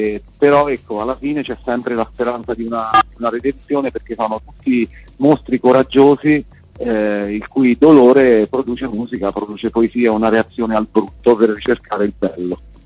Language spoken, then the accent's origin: Italian; Ascoli Piceno, Marche, Italy; siamo entrambi di Ascoli Piceno, nostra bellissima città